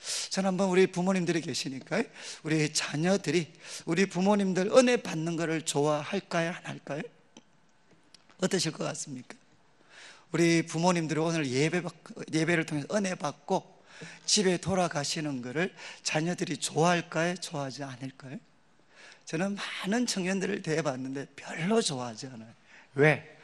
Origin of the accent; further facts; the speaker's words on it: Daegu, South Korea; 저는 고향이 대구고 그리고 이제 서울에서 대구 내려올 때